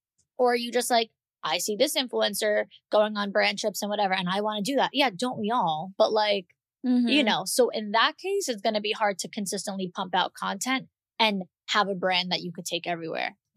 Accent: New York, United States; So in my real life, I'm from New York. Like, I'm a very outspoken type of person.

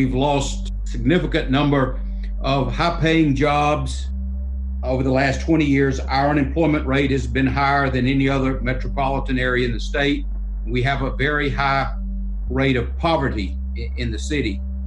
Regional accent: Cordele, Georgia, United States; I grew up in Cordell, which is 40 miles away.

